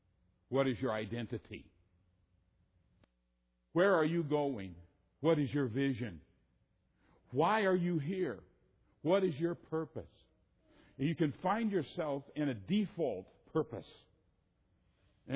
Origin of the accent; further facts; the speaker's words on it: Wisconsin, United States; born there; I was born in Wisconsin. The second born of a dairy farmer